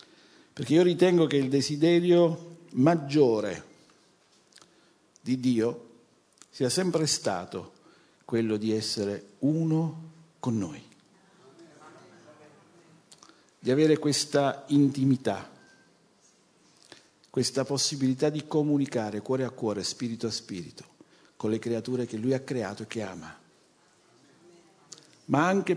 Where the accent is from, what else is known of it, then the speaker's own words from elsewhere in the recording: Naples, Campania, Italy; io sono napoletano, ma mia moglie è siciliana